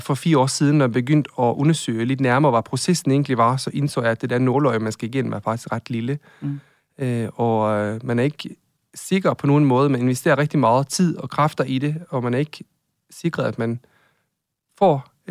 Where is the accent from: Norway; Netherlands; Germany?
Norway; Og jeg er 35 år. Jeg er fra Norge.